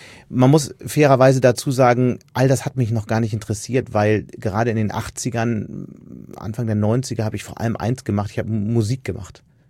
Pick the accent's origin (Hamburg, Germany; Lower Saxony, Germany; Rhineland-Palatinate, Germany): Hamburg, Germany; Ich bin da geboren und nach wenigen Monaten sind meine Eltern zurückgezogen nach Hamburg. Die sind seit mehreren Generationen Hamburger, insofern zähle ich als waschechter Hamburger, auch im Sinne der Definition der Hansestadt.